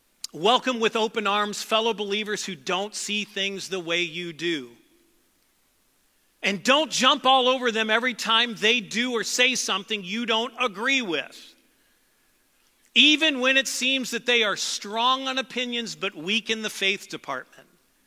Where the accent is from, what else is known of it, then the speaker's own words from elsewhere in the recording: St. Louis, Missouri, United States; I grew up in St. Louis, which is 55% African American, except where I lived, it was about 99.9% white.